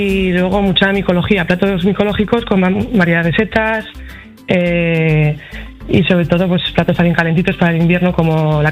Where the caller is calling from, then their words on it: Zaragoza, Aragon, Spain; Pues llamo desde Zaragoza